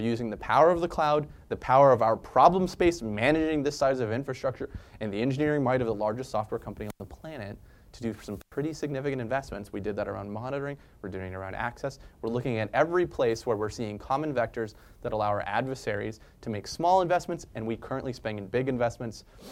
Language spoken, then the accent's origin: English; Kansas, United States; My grandparents are farmers. I grew up in Kansas doing farming.